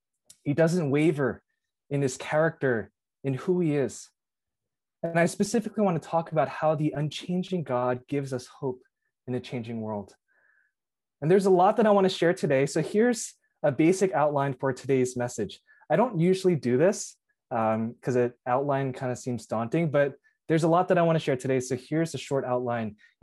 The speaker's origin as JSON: {"language": "English", "region": "New Jersey", "country": "United States", "tie": "born or raised there", "said": "I was born and raised in Bergen County, New Jersey."}